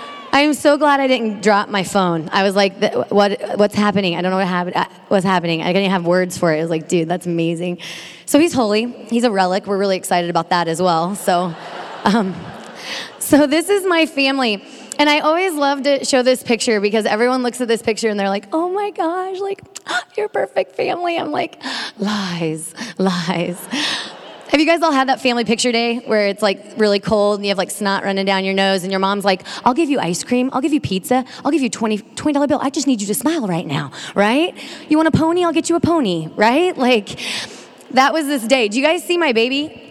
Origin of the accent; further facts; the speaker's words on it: Atchison, Kansas, United States; I'm from Atchison, Kansas. Anybody from Kansas here?